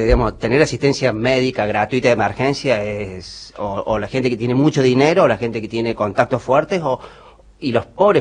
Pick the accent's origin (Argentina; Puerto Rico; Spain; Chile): Argentina; Córdoba; yo soy de Córdoba